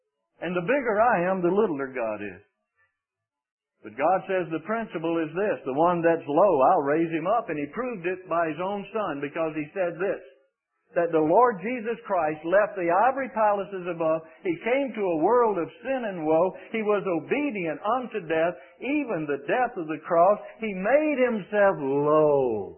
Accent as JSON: {"language": "English", "region": "Mississippi", "country": "United States", "tie": "born or raised there", "said": "Somebody says to me, where are you from? Mississippi. That's my roots. I mean, I run as a little boy, barefoot in cotton fields."}